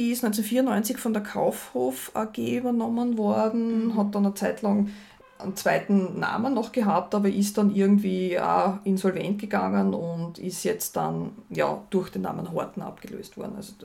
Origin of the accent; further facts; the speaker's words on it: Graz, Styria, Austria; gerade als Grazer kennt man die Merkurversicherung, weil das ist eine Grazer Versicherung.